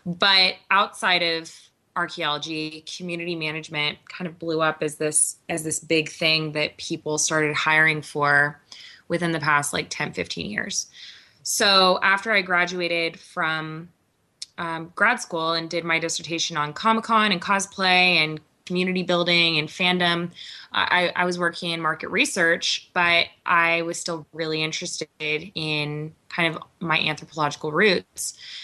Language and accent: English; Virginia, United States; I was born in Virginia about, I want to say like a short distance away from Williamsburg. So I grew up going to Williamsburg